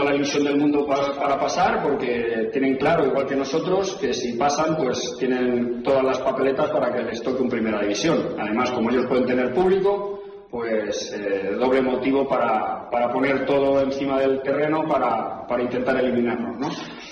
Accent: Community of Madrid, Spain; yo soy madrileño, he salido de ese fútbol, empecé los primeros pinitos míos en la tercera división de Madrid

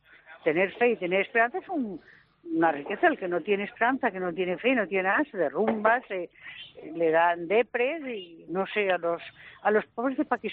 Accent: Barcelona, Catalonia, Spain; Soy catalana, pero española. Soy española, he nacido en España. Afortunadamente en Cataluña, porque me gusta mi ciudad

